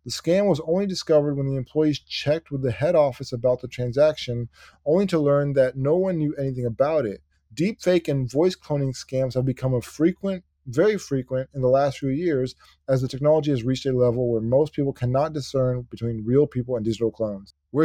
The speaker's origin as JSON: {"language": "English", "country": "India", "said": "You know, I'm Indian and they targeted Indian people before they started reaching out to other people."}